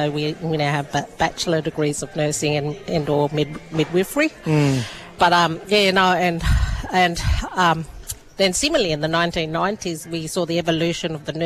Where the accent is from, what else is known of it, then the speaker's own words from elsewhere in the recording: Orange, New South Wales, Australia; But I grew up in Orange, eh?